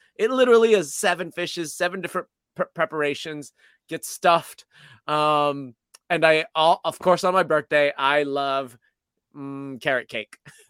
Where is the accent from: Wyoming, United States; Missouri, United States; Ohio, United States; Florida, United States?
Florida, United States; Well, I'm from Florida, so I'm going to go see them